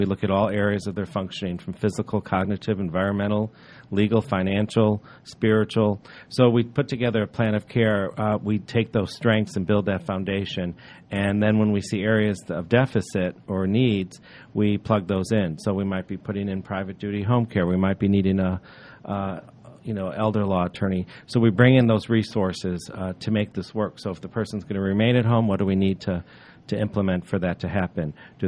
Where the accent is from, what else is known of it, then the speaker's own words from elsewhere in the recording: Chicago, Illinois, United States; I hail from the Chicago area